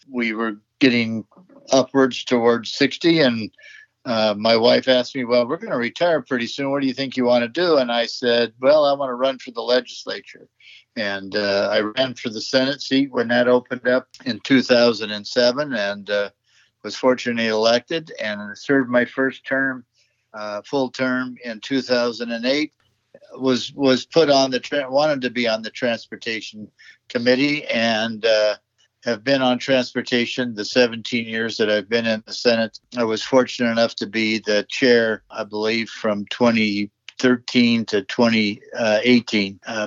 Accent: Union Gap, Washington, United States; also born or lived in Yakima; born and raised in Union Gap, born in Yakima, raised in Union Gap, and anyway, went through school there, went to Yakima Valley College, went to the University of Washington

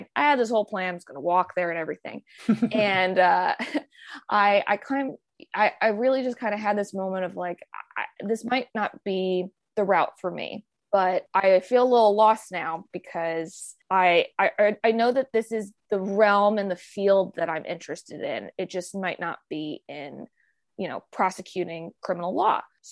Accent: New Jersey, United States; now in Virginia, United States; I'm originally from New Jersey. I didn't think I wanted to go back there.

